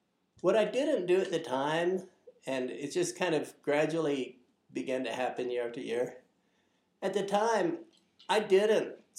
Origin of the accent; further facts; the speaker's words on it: United States; I'm proud to be an American